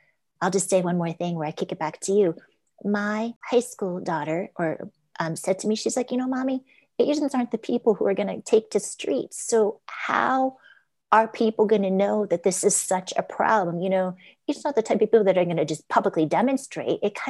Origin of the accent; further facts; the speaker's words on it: Poughkeepsie, New York, United States; So as mentioned, I was born 90 miles north of the city. I grew up in Poughkeepsie, but many of my dad's family members lived in Queens.